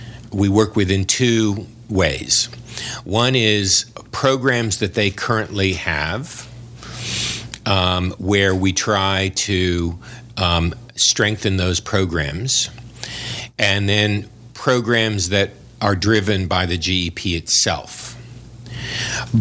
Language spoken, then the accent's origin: English; Los Angeles, California, United States; And my last company, I'm from Los Angeles, my last company in Marina Del Rey was initially funded by angels